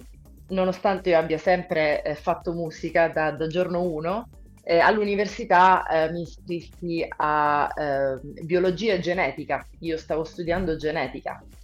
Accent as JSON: {"language": "Italian", "region": "Sicily", "country": "Italy", "tie": "born or raised there", "also_born_or_lived": "United States", "said": "io sono nata e cresciuta in Sicilia e poi ho vissuto 16 anni in America."}